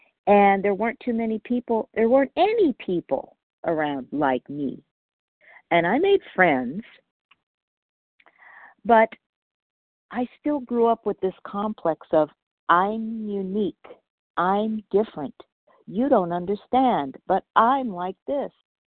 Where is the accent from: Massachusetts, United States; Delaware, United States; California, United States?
California, United States; Northridge; Well, I grew up in Northridge, California, as a biracial, well, triracial young lady in a dominant race neighborhood